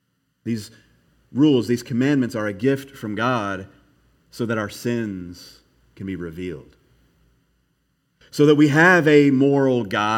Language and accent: English; Kentucky, United States; moved away as an adult; So most of you know that I'm a native Kentuckian. And you know, I was born and raised in Kentucky, lived there for the first 24 years of my life.